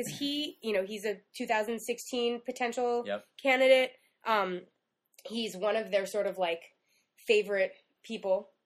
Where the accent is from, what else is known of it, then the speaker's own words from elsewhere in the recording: New York City, New York, United States; because I grew up in Chelsea. And so my whole building used to go